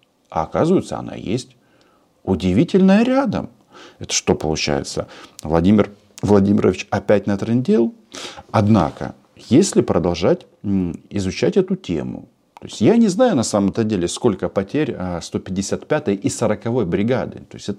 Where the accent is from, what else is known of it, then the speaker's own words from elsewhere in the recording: Ukraine; Я, как украинец, конечно, считаю